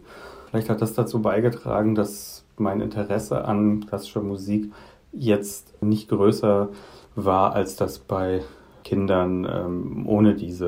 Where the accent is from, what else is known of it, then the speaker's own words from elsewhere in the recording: Frankfurt, Hesse, Germany; jetzt 40 und ich habe das noch mitbekommen, dass man in spezielle Geschäfte gehen musste. Also ich komme aus Frankfurt am Main